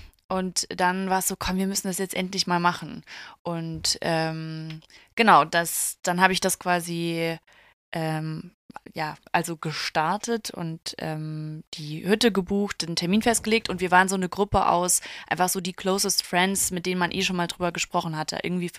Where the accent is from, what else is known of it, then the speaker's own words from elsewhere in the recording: Munich, Bavaria, Germany; now in Berlin, Germany; Und ich bin ja in München aufgewachsen. Ich liebe die Berge. Das ist quasi in meinem Blut drin. Und das vermisse ich in Berlin sehr.